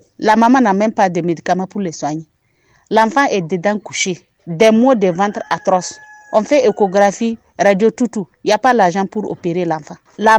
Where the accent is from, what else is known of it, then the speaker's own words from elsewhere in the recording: Gorgadji, Sahel, Burkina Faso; Je suis de Gorgadji, je me suis déplacée pour Dori.